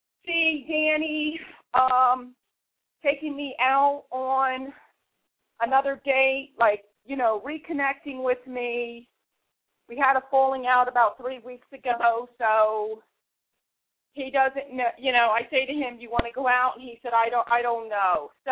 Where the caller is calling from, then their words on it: Philadelphia, Pennsylvania, United States; Philadelphia, P.A.